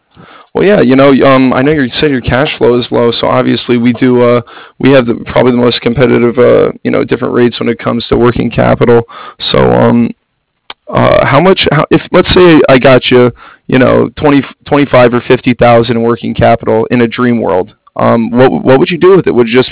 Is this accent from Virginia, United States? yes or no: no; San Diego, California, United States; I am from San Diego, California.